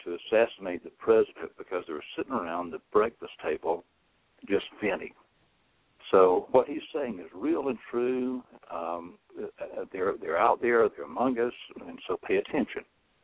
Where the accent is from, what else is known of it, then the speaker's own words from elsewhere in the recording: Deep South, United States; now in Chicago, United States; I also don't talk fast because I'm from the Deep South, although I'm living near Chicago, you know, the People's Republic of Chicago.